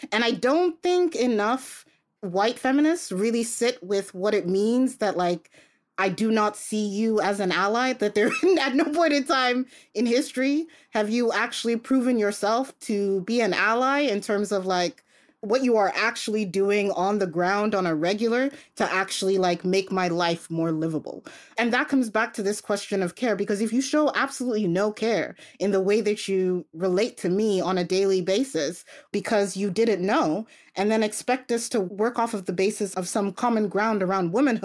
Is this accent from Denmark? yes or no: yes; Denmark; When I was growing up, so I grew up in Denmark, and I remember when I first was introduced to feminism